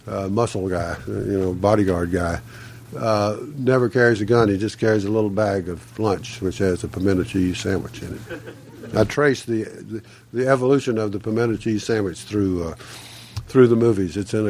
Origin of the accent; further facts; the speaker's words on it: Decatur, Georgia, United States; my hometown has become much cooler than I have, and I went to a restaurant there called the Iberian Pig, which is Well, so Decatur now is full of all sorts of way beyond Southern food